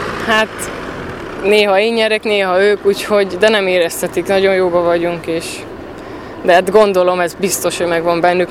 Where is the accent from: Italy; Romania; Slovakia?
Romania; Sfântu Gheorghe, Covasna; now in Hungary; Úgyhogy most Magyarországon így egyedül szülei, meg otthon Sepsiszentgyörgyön.